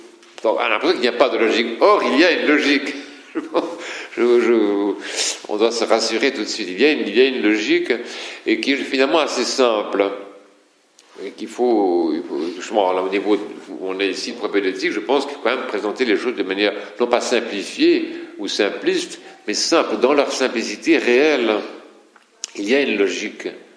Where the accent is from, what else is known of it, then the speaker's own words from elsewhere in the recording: France; Moi, en tant que Français, si vous voulez, quand j'ai commencé à entrer dans l'office qu'on appelle